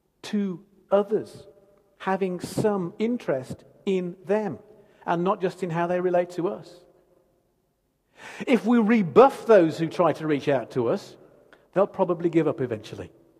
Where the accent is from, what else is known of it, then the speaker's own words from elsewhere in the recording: Dudley, West Midlands, United Kingdom; now in Leicester, United Kingdom; she had to come and live in my hometown, which is Dudley. We moved to Leicester afterwards.